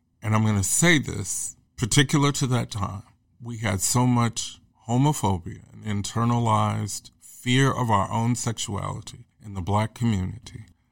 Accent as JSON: {"language": "English", "town": "Kansas City", "region": "Missouri", "country": "United States", "said": "I came from Kansas City, where it was just as segregated socially"}